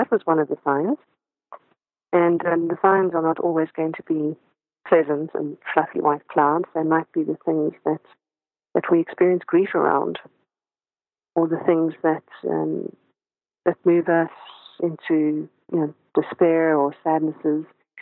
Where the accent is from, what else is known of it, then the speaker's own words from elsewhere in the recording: Cape Town, Western Cape, South Africa; as a child growing up in South Africa, there was only one movie theater in the city of Cape Town